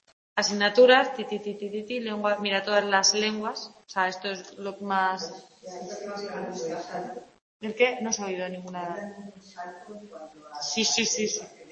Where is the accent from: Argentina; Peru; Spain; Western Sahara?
Western Sahara; yo como madre saharaui, española ahora mismo